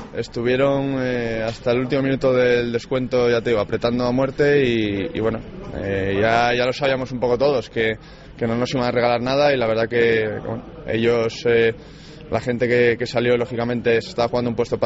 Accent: Asturias, Spain; que además juego en Caudal, que soy asturiano

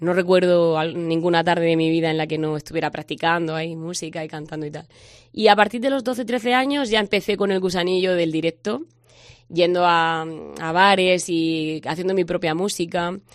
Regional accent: Algezares, Region of Murcia, Spain; Sí, soy de Algezares y, bueno, ahora mismo vivo en San Ginés, pero de aquí, de Murcia, sí.

